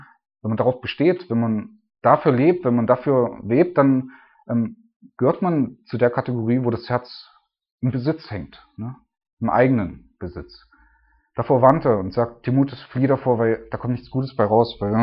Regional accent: Germany; Gerade als Deutscher, wo ich alles habe, ne?

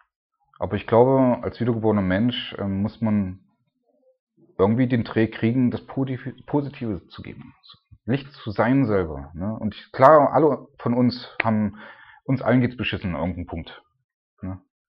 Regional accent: Saxony-Anhalt, Germany; Ich mein, noch nicht mal ich bin Deutscher, in Sachsen-Anhalt aufgewachsen, also ein Ossi.

